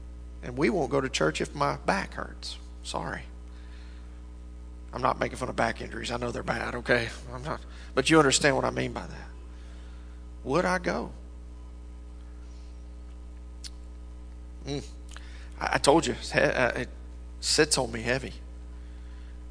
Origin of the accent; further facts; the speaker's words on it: United States; We're in America. That's beside the point, isn't it? Being an American is not going to get me into heaven, okay?